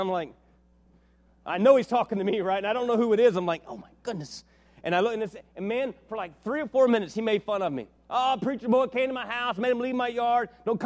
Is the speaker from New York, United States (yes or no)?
no; West Virginia, United States; born there; I was born in West Virginia, so I can say that, right?